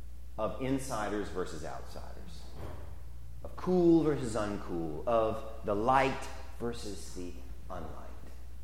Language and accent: English; Mount Pleasant, South Carolina, United States; I was from Mount Pleasant, okay? And being a Mount Pleasant boy, you're not the same as being a downtown Charleston boy, okay?